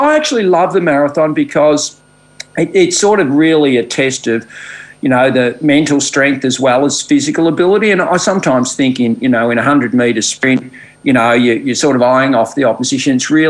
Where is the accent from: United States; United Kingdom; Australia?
Australia; Ballarat, Victoria; I'm born and bred in Ballarat here in Victoria, and it's pretty chilly, as you could imagine.